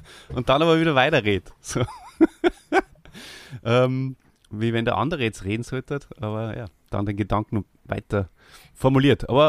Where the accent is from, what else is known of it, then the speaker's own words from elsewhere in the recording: Hof bei Salzburg, Salzburg, Austria; das ist ja nur näher als Hof bei Salzburg, wo ich herkomme.